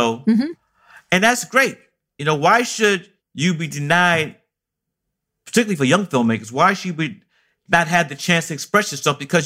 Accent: New York City, New York, United States; also born or lived in Atlanta, United States; I'm a New Yorker. Love New York. Was born in Atlanta, Georgia, but grew up here in the People's Republic of Brooklyn, New York, public school, kindergarten, the John Dew High School in Coney Island.

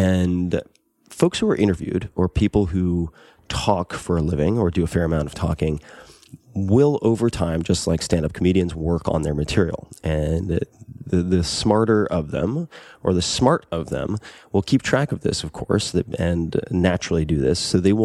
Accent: Long Island, New York, United States; I curse. I'm from Long Island.

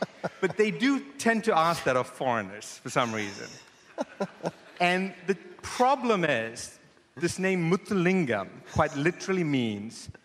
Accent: Sri Lanka; now in United States; Okay, so I'm a Tamil. I'm from Sri Lanka, and some of us are just given one name.

